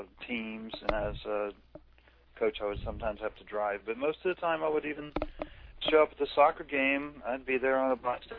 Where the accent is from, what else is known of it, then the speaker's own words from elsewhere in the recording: South Carolina, United States; also born or lived in San Diego; and before that I grew up in South Carolina.